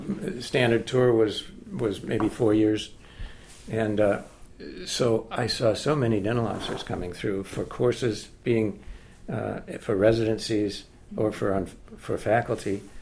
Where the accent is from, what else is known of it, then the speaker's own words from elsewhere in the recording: Maine, United States; born there; where I was born up north in Maine or had something to do with had a common connection with other Mainers somehow.